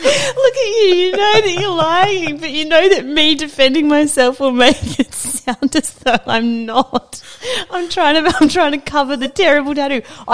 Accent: Queensland, Australia; I'm a Queenslander.

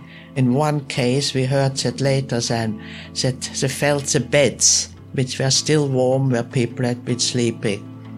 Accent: Vienna, Austria; born there; English is a second language; Well, I was born in Vienna in an extended family, and we were very, very close to each other.

